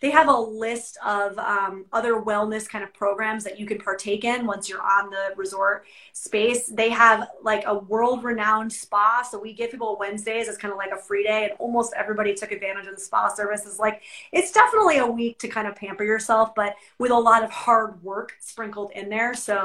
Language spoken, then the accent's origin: English; New York, United States; You know, I'm a New Yorker.